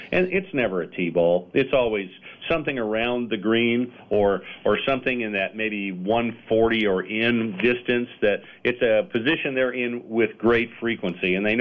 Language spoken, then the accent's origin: English; Texas, United States; I'm from Texas myself, so it's nice to hear from you this morning.